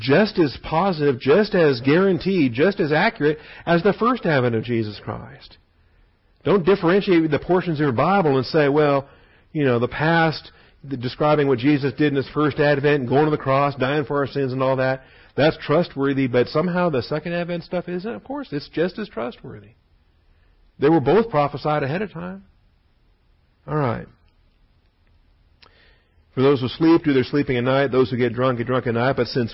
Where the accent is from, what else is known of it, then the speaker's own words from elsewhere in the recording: West Coast, United States; I grew up on the West Coast.